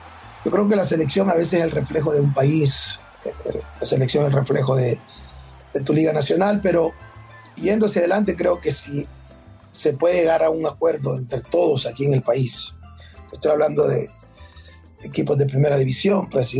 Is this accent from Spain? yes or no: no; El Salvador; el sueño que cada uno de nosotros queremos como salvadoreños